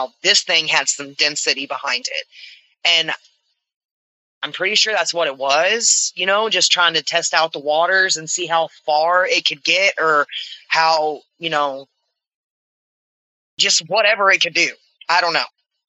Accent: the South, United States; We're from the South, Josh.

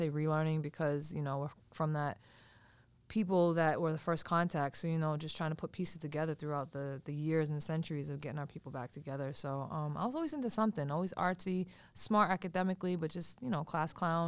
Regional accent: Seekonk, Massachusetts, United States; And I'm from the Seekonk tribe, or Sukikonket, which is the Black Goose tribe, which is around Seekonk, Rehoboth area.

